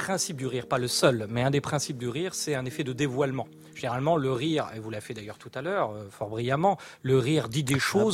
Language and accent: French; Nancy, Grand Est, France; Parce que moi, je viens de Nancy.